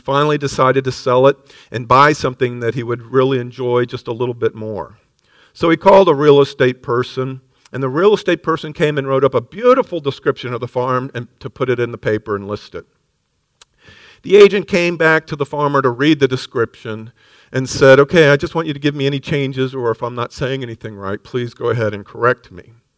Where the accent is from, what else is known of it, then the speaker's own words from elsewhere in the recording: Miami, Florida, United States; Now, I grew up in Miami and Biscayne Bay.